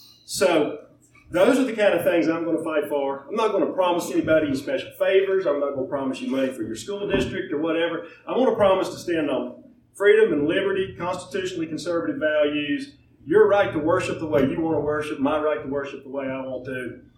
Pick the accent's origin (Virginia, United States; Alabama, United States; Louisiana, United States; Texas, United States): Virginia, United States; born there; I was born in Virginia, the same place George Washington was born. I worked a long time in North Carolina at a purple legislature.